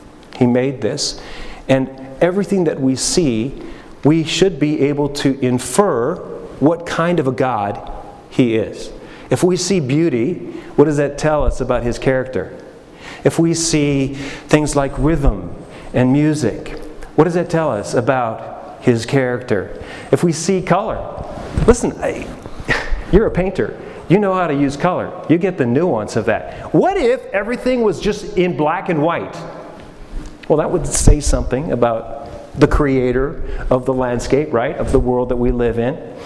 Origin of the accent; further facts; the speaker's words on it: Alberta, Canada; whether it was attending my hockey games growing up in Alberta, Canada, back when I was a kid